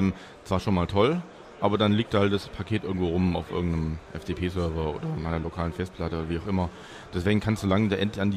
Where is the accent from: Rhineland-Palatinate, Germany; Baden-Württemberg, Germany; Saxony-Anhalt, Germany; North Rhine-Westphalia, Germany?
Baden-Württemberg, Germany; Stuttgart; Also ich komme ja selber aus Stuttgart, was ja Schwaben ist und nicht Bayern.